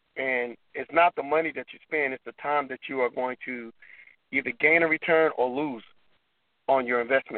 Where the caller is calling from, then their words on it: Atlanta, Georgia, United States; from Atlanta.